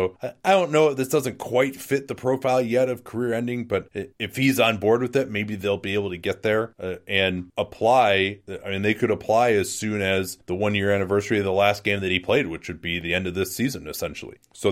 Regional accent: New Orleans, Louisiana, United States; I'm from New Orleans. My husband was from New Orleans. We're just one big family over there.

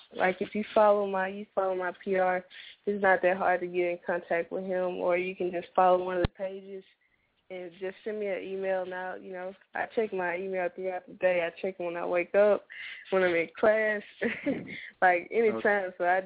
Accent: Memphis, Tennessee, United States; Shout out to Atlanta. Shout out to my hometown, Memphis, and all the Grandiose Empire supporters.

